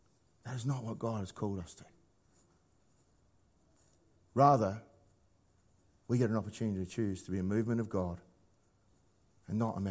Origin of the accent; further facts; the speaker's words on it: Australia; Sorry, I'm Australian.